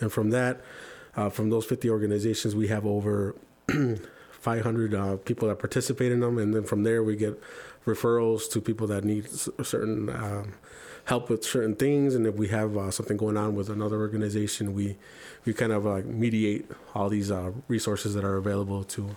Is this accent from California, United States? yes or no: yes; California, United States; now in Grand Rapids, United States; my parents are immigrants, and we came from California where there was a little bit more of a outreach for Hispanic people. And when we moved here to Grand Rapids in 91, we were kind of on our own.